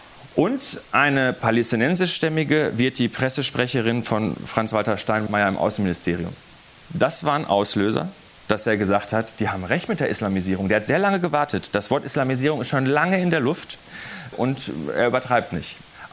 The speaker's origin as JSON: {"language": "German", "region": "North Rhine-Westphalia", "country": "Germany", "said": "ich komme ja aus dem Ruhrgebiet."}